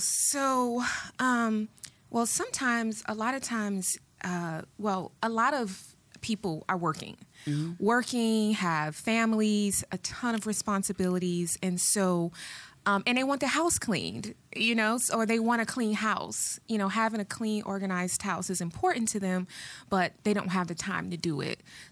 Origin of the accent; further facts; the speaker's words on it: Kissimmee, Florida, United States; also born or lived in Miami, United States; And from there, when I was about 11 or so, I moved to Kissimmee, Florida.